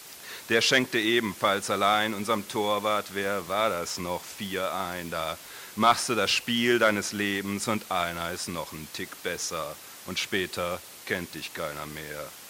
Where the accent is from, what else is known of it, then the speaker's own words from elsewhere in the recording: Karlsruhe, Baden-Württemberg, Germany; Und als kleiner Junge in Karlsruhe habe ich Autogramme gesammelt